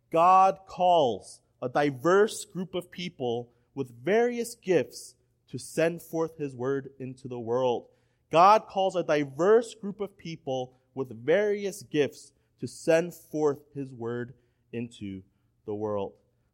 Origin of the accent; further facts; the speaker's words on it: United States; born there; I was born in America, all right? But my parents are from Hong Kong, and I can speak Cantonese, and I look Chinese